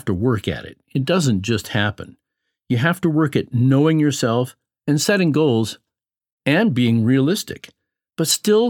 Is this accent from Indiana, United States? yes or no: no; New York, United States; Sure. I'm from New York, and I came here last August to do a university degree in athletic training.